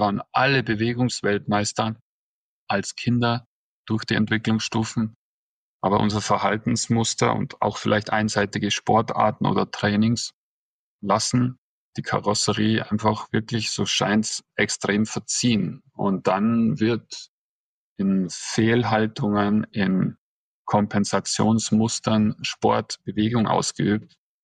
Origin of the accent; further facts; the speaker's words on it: Munich, Bavaria, Germany; Jetzt ist man normal als Münchner Skifahrer eher ein Südschwede, sage ich immer.